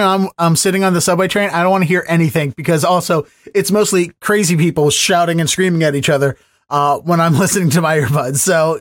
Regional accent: Baltimore, Maryland, United States; also born or lived in Washington, United States; now in Boston, United States; I grew up in Baltimore.

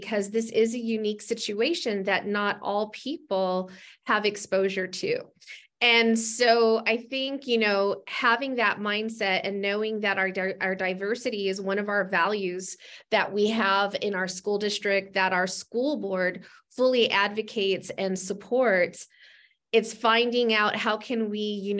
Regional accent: Los Angeles, California, United States; You know, I grew up in Los Angeles in a community that was predominantly Latino, like 99%. I always tell people, yeah, I grew up in a Latinx bubble

